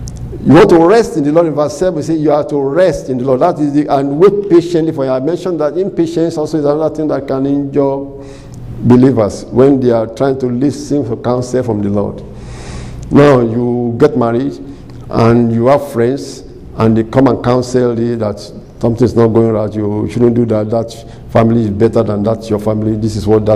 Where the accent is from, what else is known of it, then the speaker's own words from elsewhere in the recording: Ogun, Nigeria; our parents are Ijebus. I was from Ijebu.